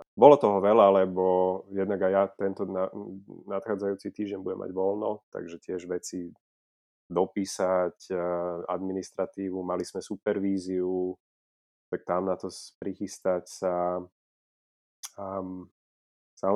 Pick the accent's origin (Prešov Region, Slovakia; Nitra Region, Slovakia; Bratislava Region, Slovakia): Bratislava Region, Slovakia; Bratislava; now in Switzerland; som z Bratislavy, 35 rokov, tuším. Som lekár.